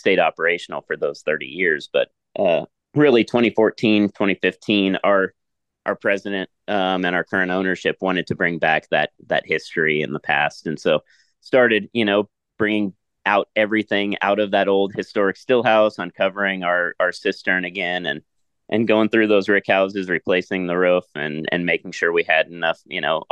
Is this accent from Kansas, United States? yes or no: yes; Phillipsburg, Kansas, United States; So small town in Phillipsburg, Kansas is the name of the town. It's grew up on a farm.